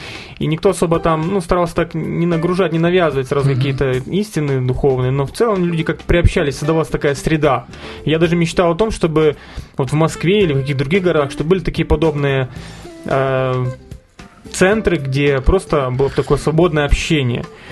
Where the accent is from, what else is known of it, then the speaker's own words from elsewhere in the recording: Lviv, Lviv Oblast, Ukraine; Дело в том, что в родном городе Львове